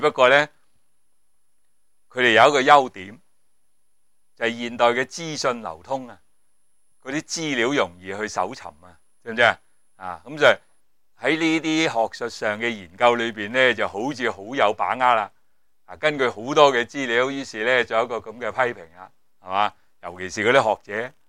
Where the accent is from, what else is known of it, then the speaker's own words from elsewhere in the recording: China; 咁所以我哋中国人讲咩啊？三岁啊定八十。